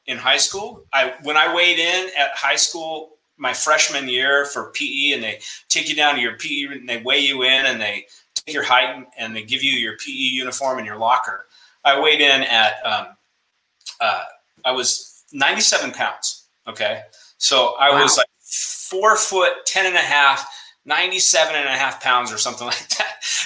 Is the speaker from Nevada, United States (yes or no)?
yes; Reno, Nevada, United States; I started acting when I was 11 in my hometown of Reno, Nevada.